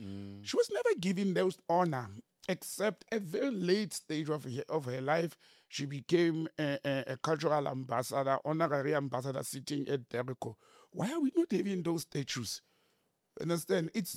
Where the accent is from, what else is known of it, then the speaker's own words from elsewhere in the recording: South Africa; For example, I'm a South African and Durban is my favorite seaside place